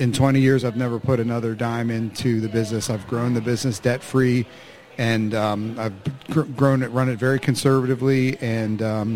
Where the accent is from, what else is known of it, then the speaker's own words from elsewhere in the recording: Pittsburgh, Pennsylvania, United States; We have an operation in Pittsburgh, which is my hometown. I expanded back to Pittsburgh.